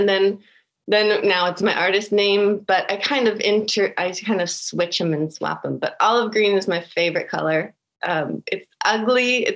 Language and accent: English; Thailand; now in Germany; So yeah, so I am American by nationality, but I actually grew up in Thailand. So, and I've lived here in Germany for 10 years.